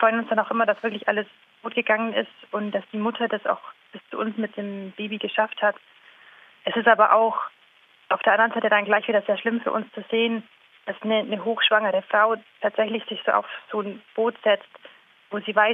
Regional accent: Germany; Ich als Deutsche möchte einfach hingehen.

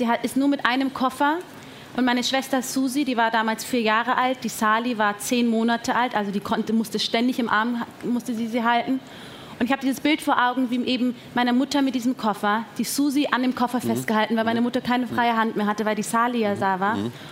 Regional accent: Erding, Bavaria, Germany; Also ich bin ja hier geboren. Ich bin in Erding geboren.

